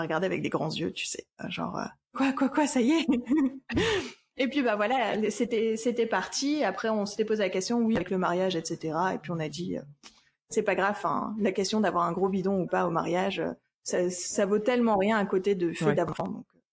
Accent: Lille, Hauts-de-France, France; Du coup, je vous parle de chez moi. Je viens de Lille.

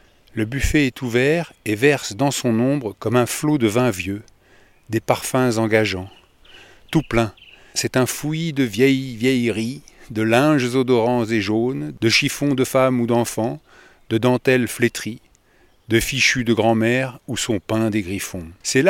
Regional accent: Paris, Île-de-France, France; Non, je suis parisien.

